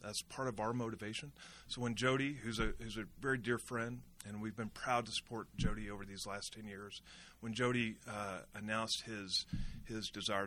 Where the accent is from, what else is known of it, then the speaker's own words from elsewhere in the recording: Lubbock, Texas, United States; I was born in Lubbock. I'm fifth generation West Texan. Family farmed north of Idaloo, between Idaloo and Petersburg. So deep roots in this area.